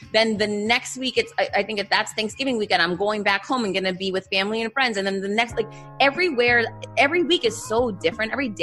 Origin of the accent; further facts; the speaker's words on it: Boston, Massachusetts, United States; moved away as an adult; now in Miami, United States; So I grew up in Boston and I was a D&D girl, ride or die. And then I moved to Miami 15 years ago